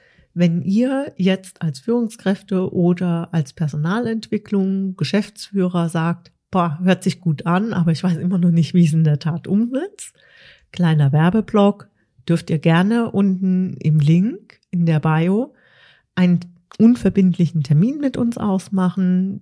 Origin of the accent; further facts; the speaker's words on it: Baden-Württemberg, Germany; also ich bin noch mit dem Satz als Schwäbin groß geworden, nicht gelobt ist gelobt genug.